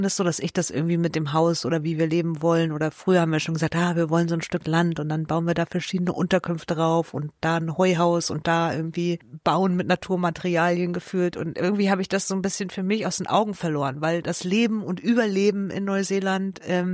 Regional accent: East Germany, Germany; now in New Zealand; Ich komme ja eigentlich aus Ostdeutschland.

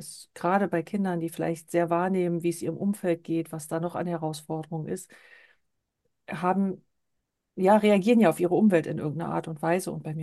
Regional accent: East Germany, Germany; Ich bin ja in der DDR aufgewachsen

